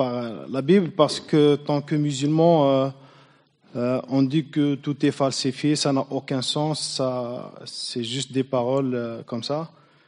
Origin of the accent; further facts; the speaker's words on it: Algeria; Je suis algérien. J'ai 33 ans. Je suis marié. J'ai deux enfants. Je suis un converti de l'islam.